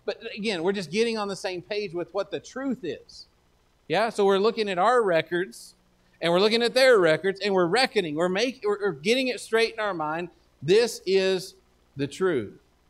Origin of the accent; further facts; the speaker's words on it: Texas, United States; I'm from Texas. I've only been here a couple months. I'm not sure if I've heard anyone use the word reckon. But where I'm from, we use the word reckon a lot.